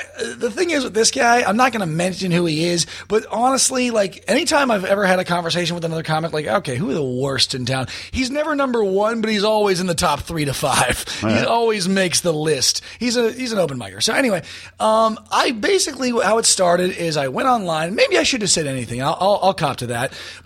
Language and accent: English; California, United States; Why am I from Texas? I'm from Orange County, California.